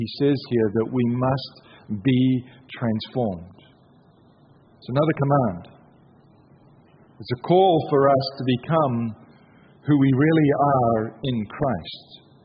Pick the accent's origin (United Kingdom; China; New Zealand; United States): New Zealand; now in Australia; When I moved to Queensland 13 years ago, I'm a New Zealander.